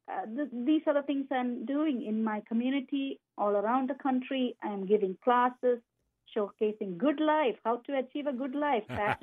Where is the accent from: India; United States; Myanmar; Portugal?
India; Kerala; born there; I was born in Kerala, the spice center of the world